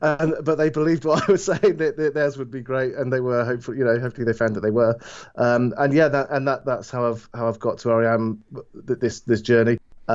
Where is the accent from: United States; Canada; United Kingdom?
United Kingdom; Bristol, South West England; probably more popular was the ones of my hometown, Bristol, in the UK.